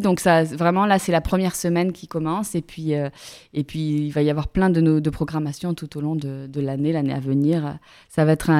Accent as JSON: {"language": "French", "town": "Toulouse", "region": "Occitanie", "country": "France", "said": "Pourtant, je suis toulousaine, j'ai honte."}